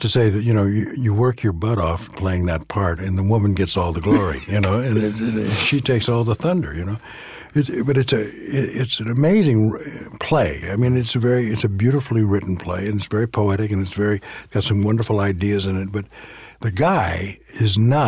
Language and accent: English; California, United States; I grew up in Southern California.